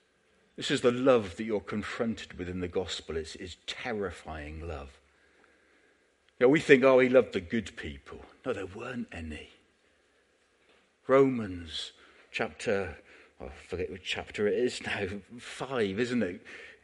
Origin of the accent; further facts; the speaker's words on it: Bradford-on-Avon, South West England, United Kingdom; He was walking through my hometown in Bradford-on-Avon back in the 1980s.